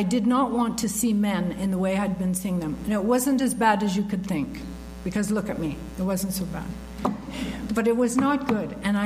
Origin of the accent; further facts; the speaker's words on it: London, Ontario, Canada; And I'm from London, Ontario. Everything in London, Ontario tries to be British.